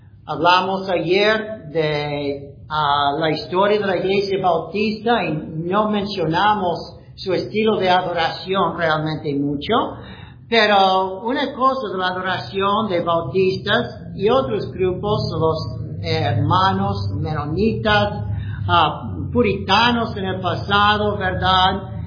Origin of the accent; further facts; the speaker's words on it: Ohio, United States; En el sur de Ohio, yo soy de Ohio